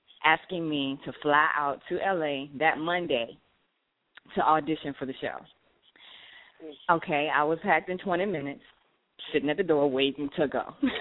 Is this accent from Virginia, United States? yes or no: yes; Farmville, Virginia, United States; I met up with my dad because I'm from Farmville, Virginia, and you know where that is?